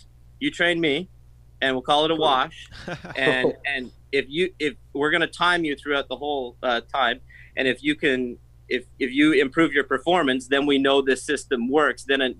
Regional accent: Ottawa, Ontario, Canada; I'm originally from Ottawa, Ontario, Canada.

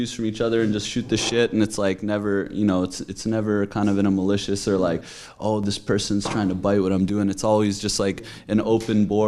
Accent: Toronto, Ontario, Canada; I'm from Toronto originally

